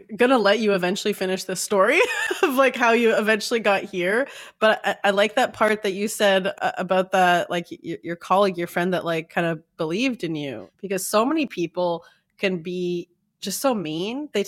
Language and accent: English; Canada; I'm Canadian.